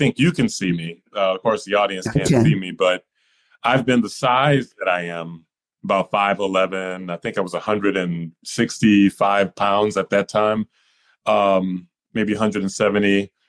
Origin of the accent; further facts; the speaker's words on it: Flint, Michigan, United States; Yeah, okay. I grew up in Flint, Michigan.